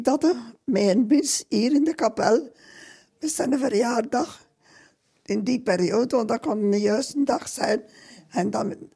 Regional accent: Halmaal, Flanders, Belgium; Ik ben van Halmaan. En dat is maar twee dorpen verder, hè.

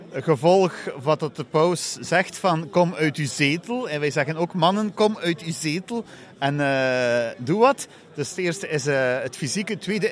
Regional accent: Flanders, Belgium; ik ben Vlaming

